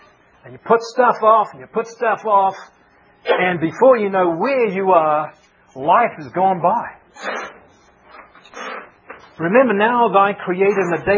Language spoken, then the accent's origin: English; Oklahoma, United States; Now, I come from Oklahoma. Oklahoma has storms, man.